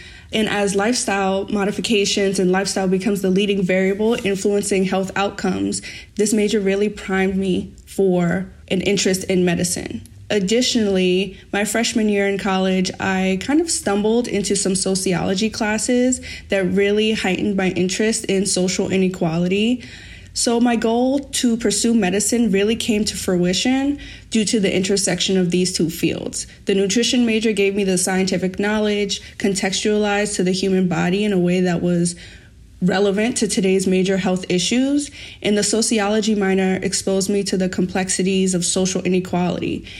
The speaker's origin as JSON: {"language": "English", "town": "Spring Valley", "region": "New York", "country": "United States", "tie": "born or raised there", "also_born_or_lived": "Bronx / Middletown", "said": "So I was actually born in the Bronx. And then after a couple years, my family moved to Middletown, New York. That's in Orange County. And then after a few years, we moved to Spring Valley, New York."}